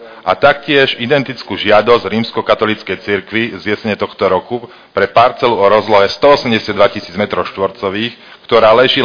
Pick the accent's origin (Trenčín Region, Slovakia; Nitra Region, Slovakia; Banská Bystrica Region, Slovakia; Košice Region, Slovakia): Nitra Region, Slovakia; Nitra; Narodil som sa na Chrenovej, vyrastal som na Chrenovej, moje tri deti chodia na základnú školu Fatranská a pred dvomi rokmi sme sa presťahovali do Párovských hájov